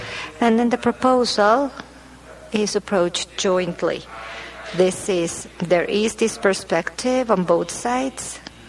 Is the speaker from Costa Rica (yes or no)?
yes; Costa Rica; I'm from Costa Rica